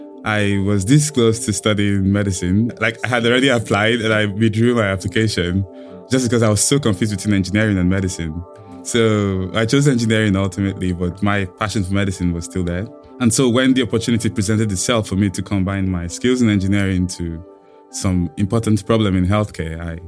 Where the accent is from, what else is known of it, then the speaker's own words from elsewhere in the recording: Nigeria; born there; I was born in Nigeria.